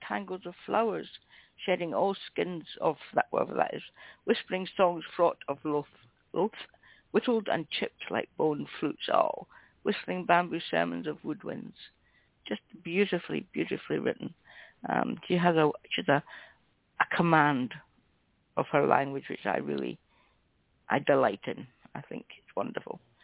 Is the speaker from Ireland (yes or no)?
no; Scotland, United Kingdom; The one thing about being Scottish is when I mispronounce words, you don't know I'm doing it.